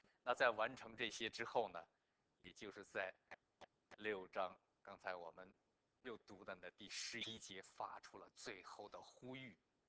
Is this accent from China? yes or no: yes; northern China, China; 我记得我小的时候在北方农村的时候呢